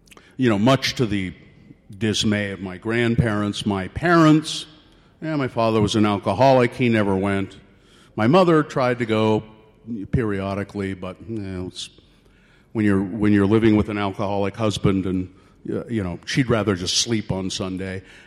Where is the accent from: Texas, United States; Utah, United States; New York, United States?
Utah, United States; Ogden; I grew up in Ogden, and my lineage, very strong Mormons.